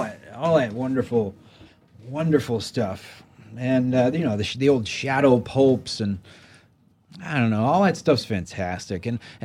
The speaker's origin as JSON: {"language": "English", "region": "Maryland", "country": "United States", "tie": "born or raised there", "said": "I grew up in Maryland, and the thing that really changed my life was, you know, I grew up in kind of the suburbs and it was incredibly boring with nothing to do, and it was horrible."}